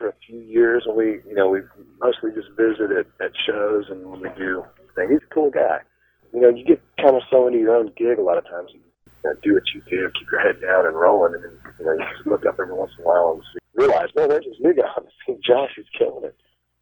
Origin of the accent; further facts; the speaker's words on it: Corpus Christi, Texas, United States; born there; I was born in Swan Hospital. People say, what does that mean? He died on the Corpus Christi Bay. Well, Spahn Hospital is overlooking the Corpus Christi Bay.